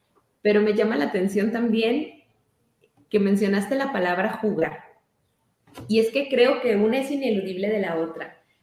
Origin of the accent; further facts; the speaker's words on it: Chihuahua, Mexico; De donde yo soy es una zona de pastizal, que está un poco antes del desierto. El desierto de Samalayuca, acá en Chihuahua